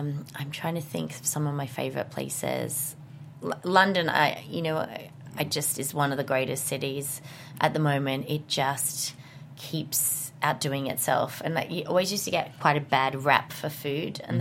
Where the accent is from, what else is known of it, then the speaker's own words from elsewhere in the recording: Melbourne, Victoria, Australia; And I grew up in Melbourne.